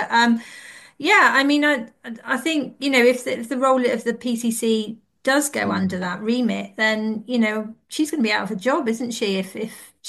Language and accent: English; South West England, United Kingdom; I mean, I'm a Cornish lass myself